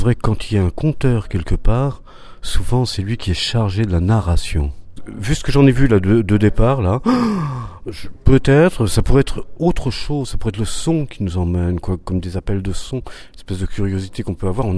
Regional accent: Normandy, France; Alors, je viens de Normandie.

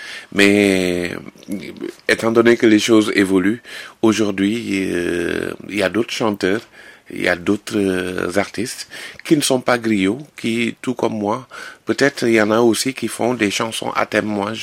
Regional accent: Dakar, Senegal; born there; Oui, je suis né à Dakar.

